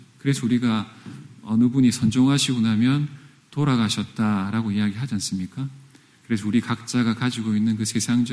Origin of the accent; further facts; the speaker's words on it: South Korea; moved away as an adult; 어쨌든 우리는 한국에서 온 사람들이니까요.